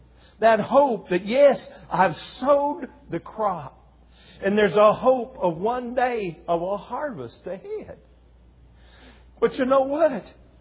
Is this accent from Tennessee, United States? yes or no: no; Pennsylvania, United States; I grew up in the Rocky Hills of Pennsylvania. I should say the first 6-8 years we lived up there.